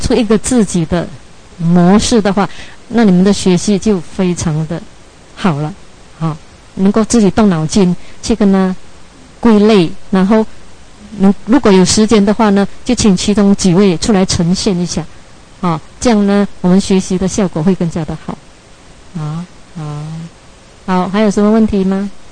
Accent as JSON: {"language": "Chinese", "country": "China", "said": "但是我们是中国人嘛"}